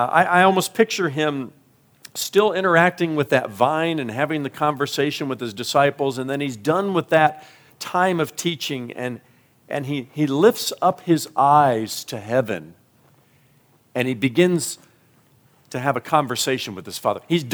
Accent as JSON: {"language": "English", "region": "Indiana", "country": "United States", "tie": "born or raised there", "said": "I remember my grandparents when I was growing up in Indiana."}